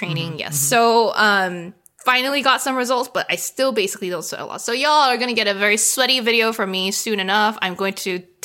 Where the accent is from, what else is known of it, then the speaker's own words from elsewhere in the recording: Singapore; Maybe because I grew up in Singapore and that's what I'm used to.